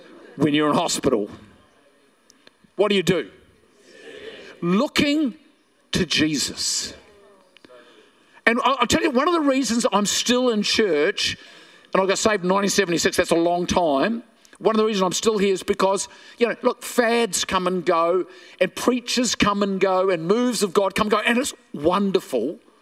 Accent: New Zealand; now in Australia; But here I was living in Australia, new baby, no job. And I'm a Kiwi.

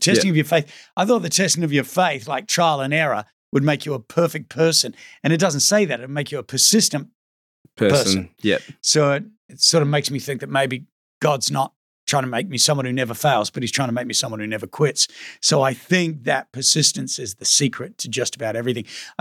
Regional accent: New Zealand; And I grew up in New Zealand, and my trade that I did for 5 years was LED light windows.

